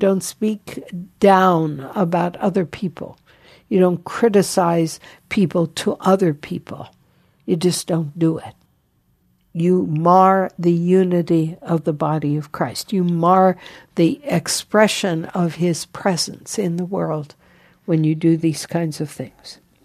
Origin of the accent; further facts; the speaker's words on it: United States; I am an American, And I pray that one day we will once again be a nation under God